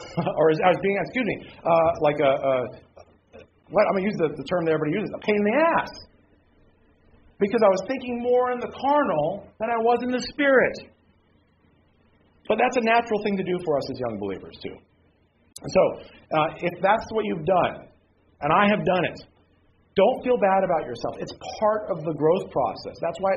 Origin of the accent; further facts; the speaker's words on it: United States; Now, if this is where all my stock and trade was my status as an American, because remember, I'm a businessman.